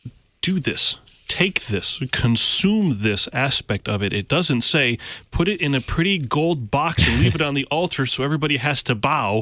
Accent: United States; these things never registered to me as a Lutheran kid growing up in the States, hardly ever walking past the doors of another denomination's church building.

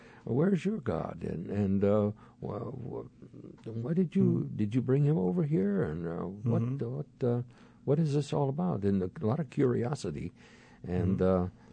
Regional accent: El Paso, Texas, United States; born there; I was born in El Paso, Texas, on the Mexican border, and my father spoke Spanish

